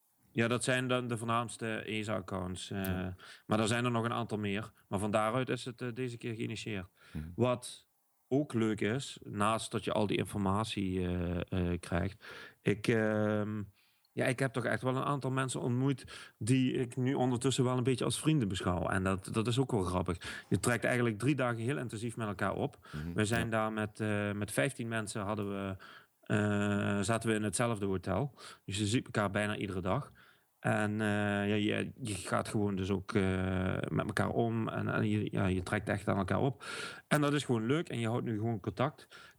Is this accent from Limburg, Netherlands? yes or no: yes; Limburg, Netherlands; Ik ben echt Limburgers, hè, reserve-Belgen.